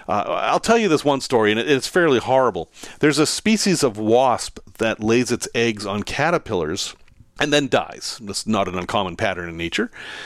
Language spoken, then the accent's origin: English; Northeast, United States; In Portland, Maine, the real Portland to me because I'm from the Northeast, there's a very unusual museum.